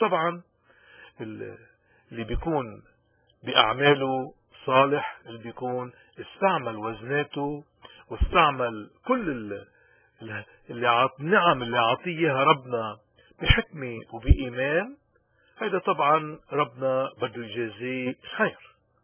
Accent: Lebanon; اليوم نحن كلبنانيين وين ما كنا مهم كتير هالمثال هيدا نفهم جوهره

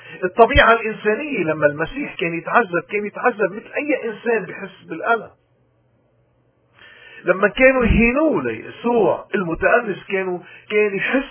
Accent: Lebanon; إذا مشكلتنا اليوم نحن كلبنانيين إنه اللي مهيمنين على قرارنا الديني الكنسي

